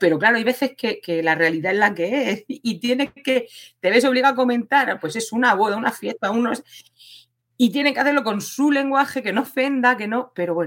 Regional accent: Region of Murcia, Spain; yo soy una mujer murciana, soy maestra de educación primaria, soy madre de 3 hijos

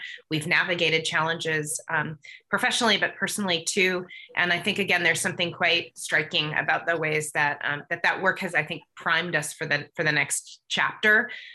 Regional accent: Nevada, United States; I'm actually from Nevada. It's not LA.

